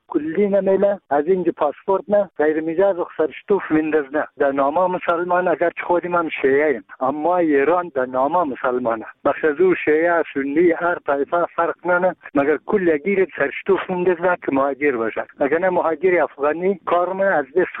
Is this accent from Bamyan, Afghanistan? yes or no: yes; Bamyan, Afghanistan; ما یک تن از بامیانیم.